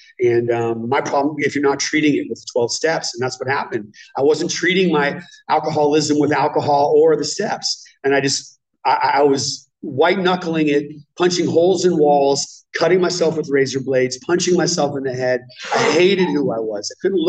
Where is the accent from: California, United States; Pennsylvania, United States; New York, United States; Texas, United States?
California, United States; Santa Cruz; I grew up in the Bay Area. I was in Santa Cruz